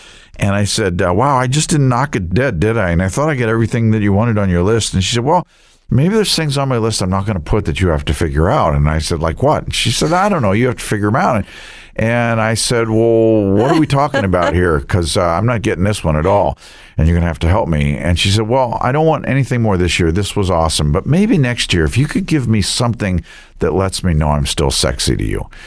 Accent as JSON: {"language": "English", "region": "New York", "country": "United States", "tie": "born or raised there", "said": "We grew up outside of Manhattan, and we would go probably to Macy's, although my brother believes it was Lord & Taylor's."}